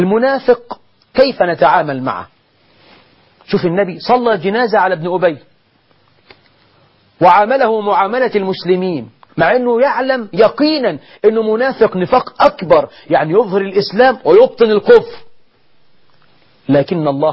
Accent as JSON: {"language": "Arabic", "country": "Egypt"}